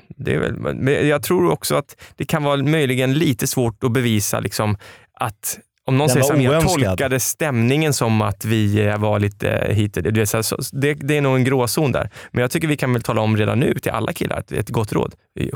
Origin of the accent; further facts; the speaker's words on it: Stockholm, Stockholm County, Sweden; hon är från Skåne och jag är från Stockholm